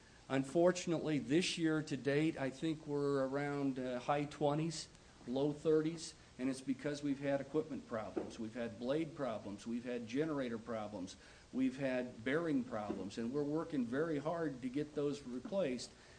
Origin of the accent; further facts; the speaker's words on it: Columbus, United States; I'm from Columbus. We have 21,000 people in Columbus.